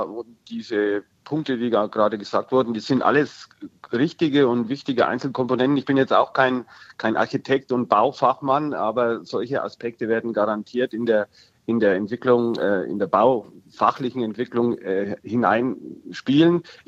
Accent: Freising, Bavaria, Germany; dann muss ich natürlich jetzt meine Heimatstadt anführen, Freising. Das ist eine Stadt kurz vor den Toren Münchens.

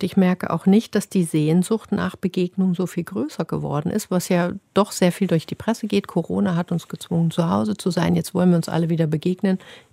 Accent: Kassel, Hesse, Germany; Also geboren bin ich in Kassel, ich bin eine Kasselanerin und da war die Mietwohnung mit Kontakt zum Auepark und zur Kunstakademie

